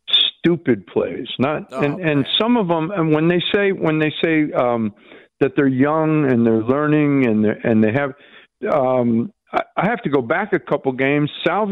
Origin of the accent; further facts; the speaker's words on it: New Jersey, United States; moved away; I grew up in on the East Coast in New Jersey, and came out here.